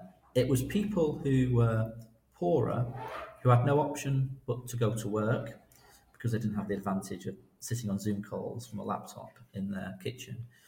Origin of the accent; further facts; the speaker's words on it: Manchester, North West England, United Kingdom; also born or lived in Salford; being born in Salford and growing up in Manchester